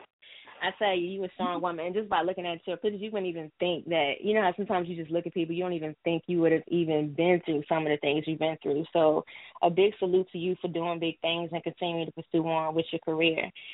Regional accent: New York, United States; New York, stand up. I'm from New York, too.

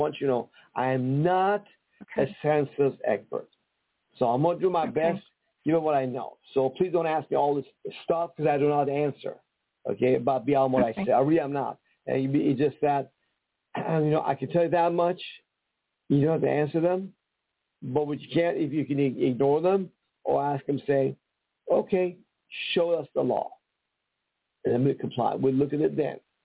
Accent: Iran; first language Persian; English is a second language; I'm from Iran. This is not my first language, English. My first language is Persian.

